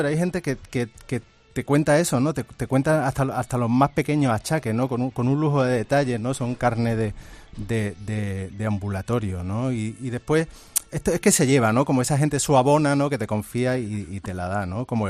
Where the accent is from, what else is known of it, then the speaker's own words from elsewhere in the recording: Córdoba, Andalusia, Spain; yo soy cordobés, como sabe, y llevo ya un tiempo viviendo en Sevilla